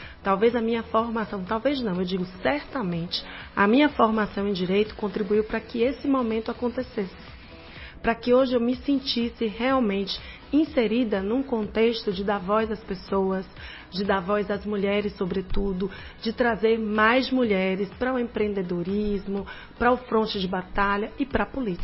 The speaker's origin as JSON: {"language": "Portuguese", "town": "Itabuna", "region": "Bahia", "country": "Brazil", "tie": "born there", "said": "Eu não nasci em Ilhéus, nasci na cidade vizinha, irmã Itabuna, sou papajaca, mas eu tenho dupla nacionalidade, porque sou ilhéense de coração."}